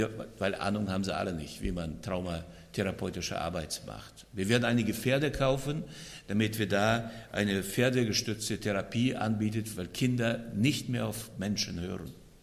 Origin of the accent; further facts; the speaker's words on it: Estonia; now in Germany; Ja, ich komme aus Estland, ich komme von der Ostsee, vielleicht fehlt mir die Ostsee.